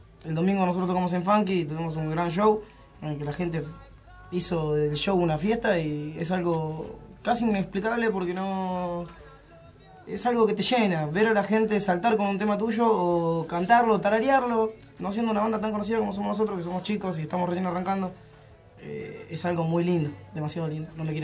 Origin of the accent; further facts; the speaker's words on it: Moreno, Buenos Aires Province, Argentina; estábamos medio perdidos, y eso que somos acá, somos de Moreno.